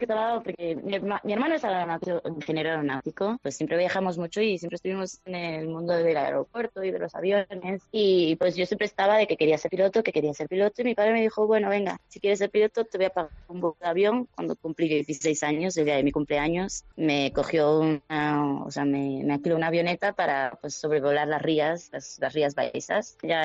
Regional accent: Vigo, Galicia, Spain; sobre todo yo soy de Vigo, así que no me quiten el paisaje de Vigo. Y bueno, al principio siempre decía, no, es que yo vengo, pues soy de un pueblo, una ciudad así pequeñita

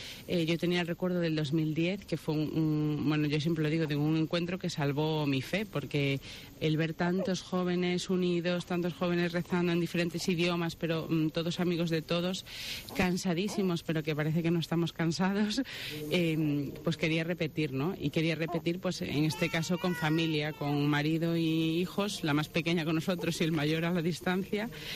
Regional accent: Lugo, Galicia, Spain; nosotros somos de Lugo, bueno, mi marido es de Madrid, pero vivimos en Lugo

